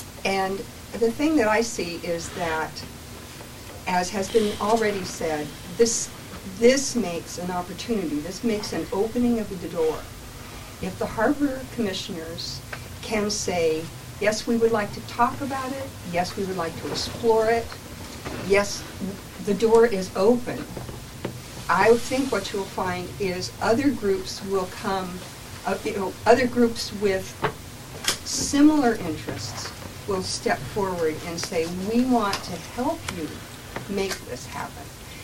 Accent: Pismo Beach, California, United States; I'm from Pismo Beach

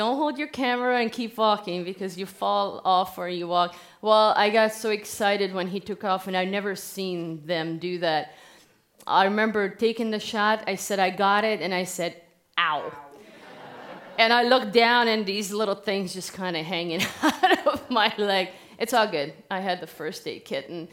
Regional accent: Hungary; English is a second language; moved away as an adult; I am from Hungary. I wasn't born here. I moved here after college at 23, started learning English somewhere at 22. So English is not my first language.

